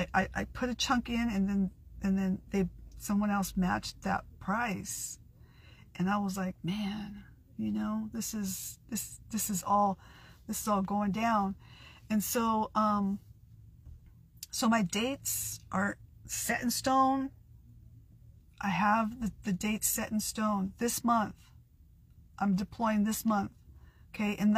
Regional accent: San Diego, California, United States; also born or lived in England; Because I'm from Southeast San Diego. Al is from Southeast San Diego. We know the lingo, okay? I may have been out of that lingo for quite a long time, being away overseas in England

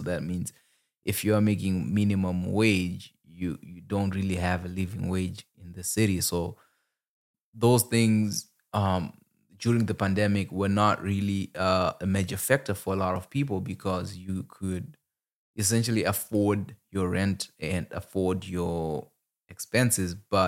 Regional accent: Zimbabwe; first language Shona; English is a second language; in my language, or in my native language, Shona in Zimbabwe

